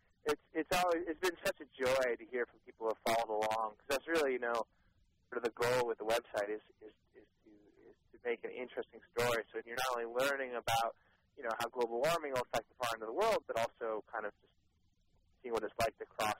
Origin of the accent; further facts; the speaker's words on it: Amherst, Massachusetts, United States; And then I flew to Massachusetts. I grew up in Amherst, so my neck of the woods out there.